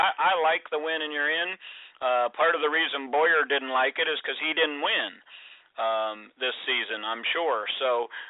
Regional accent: Ohio, United States; I grew up in Eastern Ohio, so I was at a lot of the racetracks where ASA competed on a regular basis.

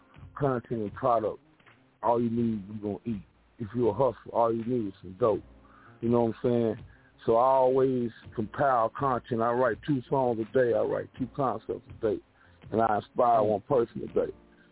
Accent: San Francisco, California, United States; also born or lived in Oakland / Greensboro; I grew up in San Francisco, Oakland, and Greensboro, North Carolina. So all my mama family is in Greensboro, you know what I'm saying?

